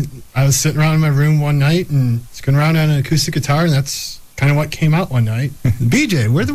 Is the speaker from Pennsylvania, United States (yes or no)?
no; Plymouth, Michigan, United States; I'm from Plymouth.